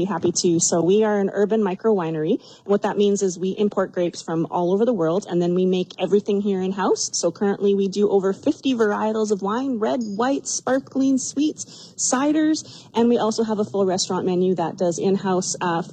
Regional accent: Canada; moved away as an adult; now in United States; Yeah, we are immigrants from Canada. We immigrated in 2020 legally, of course.

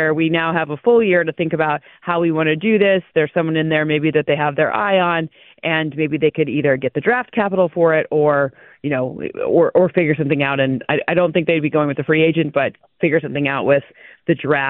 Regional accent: Michigan, United States; I'm from Michigan originally

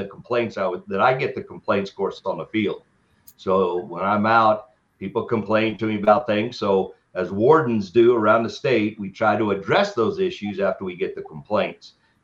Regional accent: Kansas, United States; Long years I've been hunting birds growing up in Kansas.

